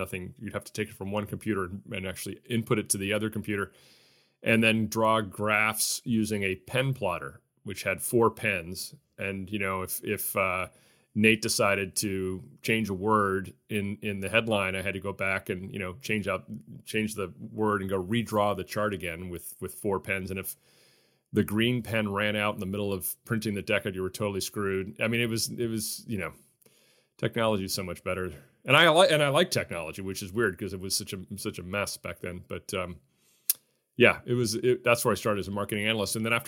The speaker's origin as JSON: {"language": "English", "town": "Stamford", "region": "Connecticut", "country": "United States", "tie": "born or raised there", "said": "I grew up in Connecticut. I grew up in Stamford, Connecticut."}